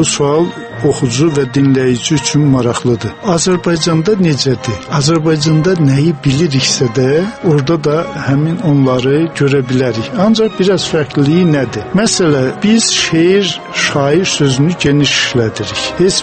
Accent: Gegharkunik, Armenia; mənim uşaqlıqda Göyçədə eşitdiyim bir hadisə

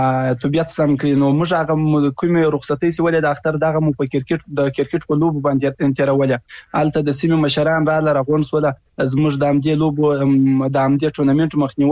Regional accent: Afghanistan; زه د یو افغان په حیث

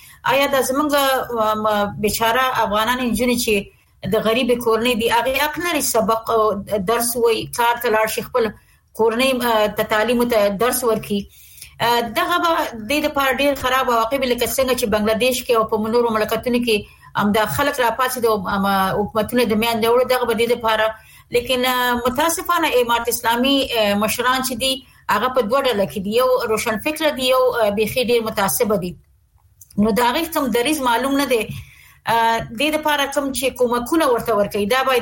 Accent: Afghanistan; موږ خپل افغانان یو اسلامي جامع لرو، امارت اسلامي دا موږ باندې نشي کولای، موږ یو کلتوري جامع لرو

